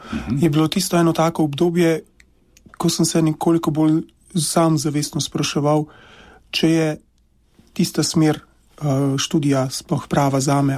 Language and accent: Slovenian; Gradac, Southeast Slovenia, Slovenia; prihajam iz Bele krajine, torej moja mladost je potekala po, če se nekoliko izrazim, po belokranjskih travnikih in stelnikih